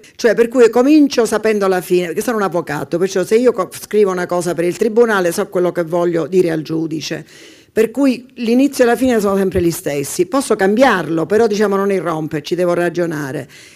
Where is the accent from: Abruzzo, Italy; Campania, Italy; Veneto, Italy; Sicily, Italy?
Sicily, Italy; Palermo; born there; io sono sempre stata abituata ad avere più di un territorio. Sono nata a Palermo, dove ho vissuto soltanto dai 12 anni in poi